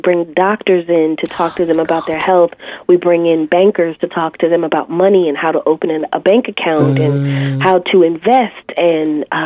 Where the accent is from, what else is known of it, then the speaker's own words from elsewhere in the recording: Philadelphia, Pennsylvania, United States; Blues Babe Foundation is what was created to assist people from North Philadelphia. I'm from North Philadelphia.